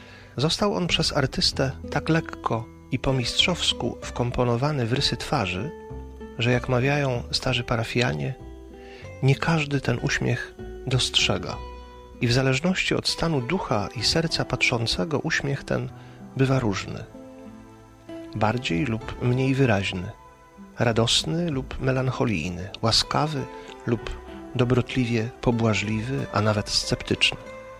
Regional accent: Pszów, Silesian Voivodeship, Poland; Pochodzę z Pszowa, małego miasteczka na południu Śląska

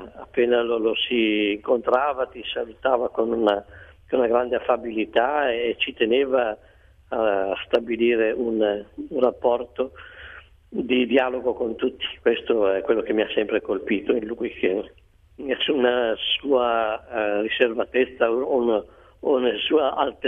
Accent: Bologna, Emilia-Romagna, Italy; Comunque io lo conosco fin da ragazzo perché sono bolognese

